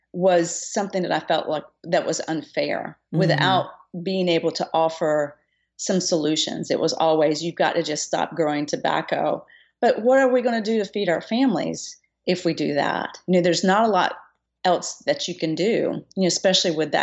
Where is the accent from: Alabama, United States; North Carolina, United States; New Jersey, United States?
North Carolina, United States; Pink Hill; I move away from Pink Hill, my hometown, and I start getting this vibe that tobacco farming is bad.